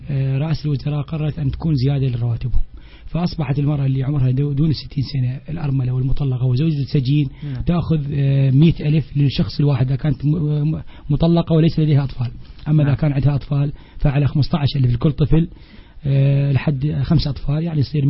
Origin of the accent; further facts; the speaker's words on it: Basra, Basra Governorate, Iraq; احنا ولد البصره مثل ما تفضل، واحنا ولد العراق كله صورة عامة